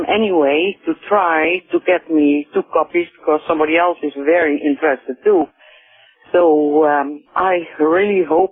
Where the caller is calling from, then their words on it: Vancouver, British Columbia, Canada; I am from Vancouver, British Columbia.